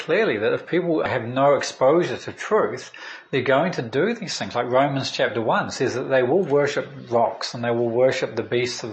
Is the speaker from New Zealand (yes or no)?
yes; New Zealand; I grew up in New Zealand, and even though I wasn't a Christian